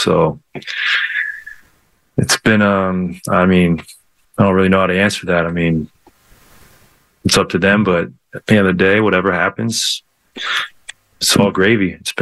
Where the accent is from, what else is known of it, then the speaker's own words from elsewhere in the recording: California, United States; I grew up in the Bay Area, really. I've been here since I was 21.